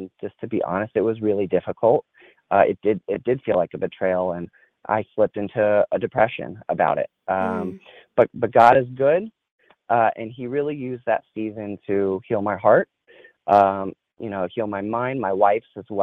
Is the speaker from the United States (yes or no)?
yes; Texas, United States; I grew up in Texas, and I was called to youth ministry really at a young age